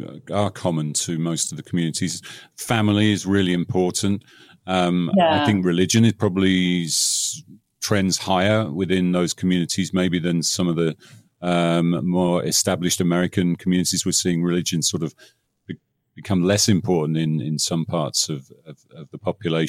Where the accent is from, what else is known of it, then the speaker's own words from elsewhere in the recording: England, United Kingdom; Now, as an Englishman, I can't talk about football too much with an Argentinian